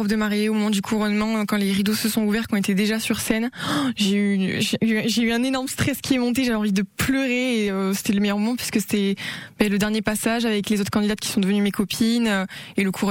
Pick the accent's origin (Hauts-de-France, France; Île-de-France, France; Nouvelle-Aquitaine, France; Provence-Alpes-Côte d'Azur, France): Nouvelle-Aquitaine, France; accent: southern; ils entendent mon accent, ils me disent « Oh, tu viens du Sud, toi ?» Je dis « Ouais, je viens du Pays Basque. » Et j'en suis trop contente que les gens reconnaissent mon accent.